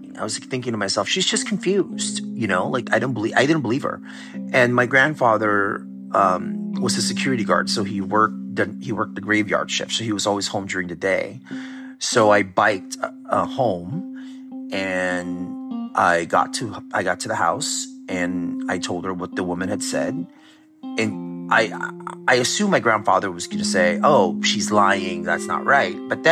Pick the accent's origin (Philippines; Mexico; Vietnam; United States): Philippines; moved away; But again, I'm Filipino. Everybody's an uncle.